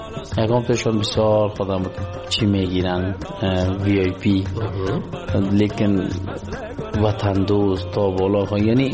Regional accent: Kabul, Afghanistan; born there; accent: mix of Kabul and Panjshir; من زاده کابل هستم، متولد کابل، کابل جان.

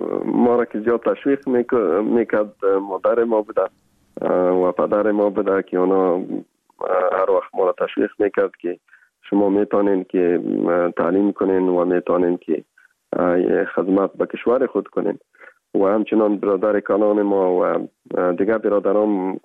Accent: Afghanistan; ما درس خود تا بچلر تا لیسانس در افغانستان خواندیم و در موجه تولد شدیم، موجه بزرگ شدیم

